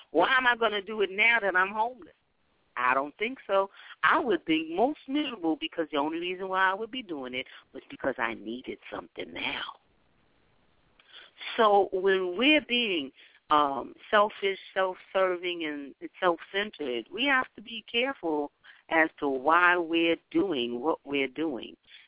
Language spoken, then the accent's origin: English; New York City, New York, United States; Young and dumb, growing up in Harlem.